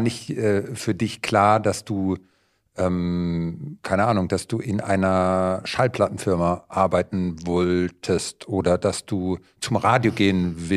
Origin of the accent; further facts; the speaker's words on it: Heidelberg, Baden-Württemberg, Germany; Wir outen uns, wir sind beide Kurpfälzer, also falls wir ins Kurpfälzische abrutschen sollten, man sehe es uns nach. Als Heidelberger sind wir ein paar Kilometer auseinander groß geworden, in einem ähnlich gelagerten pfälzischen Wertesystem.